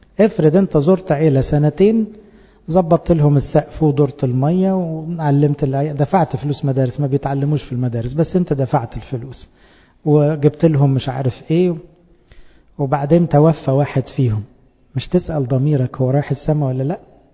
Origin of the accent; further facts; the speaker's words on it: Egypt; واحنا كلنا كمصريين نشحت من بره